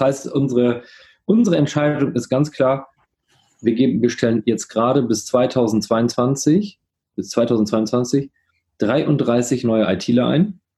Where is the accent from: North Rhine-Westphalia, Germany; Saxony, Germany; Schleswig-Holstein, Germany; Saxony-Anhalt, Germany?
North Rhine-Westphalia, Germany; Coesfeld; Ab jetzt, auch für kleine Städte wie, ich komme ja aus Coesfeld, kannst du auch da wohnen bleiben